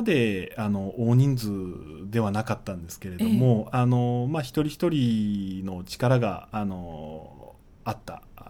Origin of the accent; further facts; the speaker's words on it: Sagamihara, Kanagawa, Japan; ずっと相模原で育ってきましたので、地元で、仕事がしたいなというところもありまして